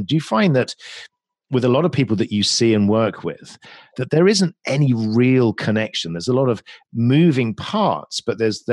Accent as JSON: {"language": "English", "region": "England", "country": "United Kingdom", "said": "And being English is also another sort of layer of complexity where I can't be rude to you."}